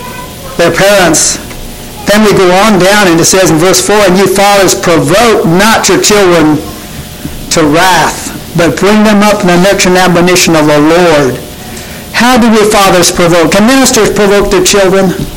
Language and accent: English; Kansas, United States; But I was thinking back. I grew up in Kansas.